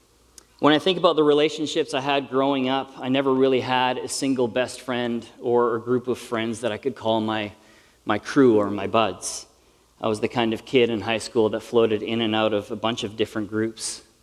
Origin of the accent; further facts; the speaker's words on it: Australia; accent: Australian; Although when I got to high school, I actually learned to begin to appreciate my Australian accent because I realized that the ladies had a thing for Aussie accents